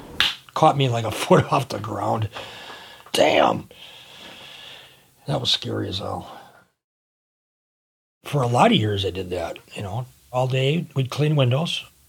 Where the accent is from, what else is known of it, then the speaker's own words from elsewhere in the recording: Milwaukee, Wisconsin, United States; Basically, we grew up in Milwaukee with a bunch of punks, so I grew up as a punk.